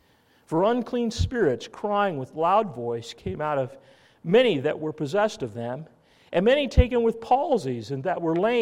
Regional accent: Spokane, Washington, United States; they got buried just like I did growing up in Spokane.

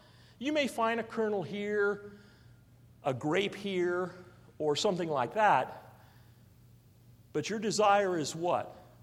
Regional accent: Spokane, Washington, United States; My grandfather, where I grew up in Spokane, my grandfather had plum trees, yellow plums.

